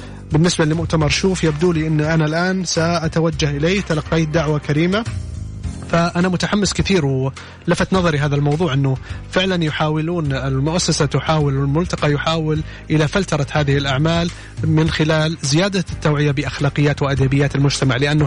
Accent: Saudi Arabia; نحن في السعودية

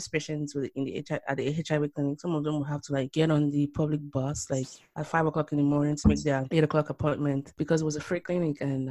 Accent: Lagos, Nigeria; It's a Yoruba name. I was born and bred in Nigeria. Lived in Lagos and then went to Oyo for high school, Federal Government Girls College Oyo.

